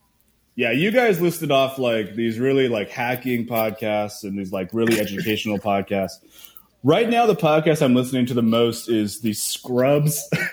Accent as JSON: {"language": "English", "town": "Seattle", "region": "Washington", "country": "United States", "tie": "born or raised there", "said": "I'm from Seattle, born and raised in the heart of Seattle. I grew up like on Capitol Hill, and most people like leave Seattle and I'm too stubborn. I refuse. So I've been here my whole life."}